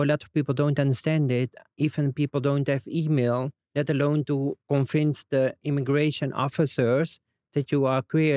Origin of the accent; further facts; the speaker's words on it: Netherlands; as the first generation growing up in the Netherlands, it was difficult because first of all, I'm like brown and queer. I don't know what I'm first, like queer or brown, but I'm both. And also, yes, I'm Muslim.